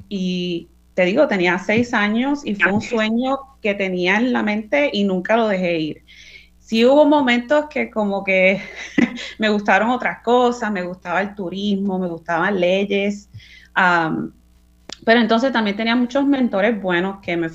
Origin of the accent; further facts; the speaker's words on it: Ponce, Puerto Rico; Yo vengo de Ponce, Puerto Rico, una familia bien humilde. Y estuve todo el tiempo en Puerto Rico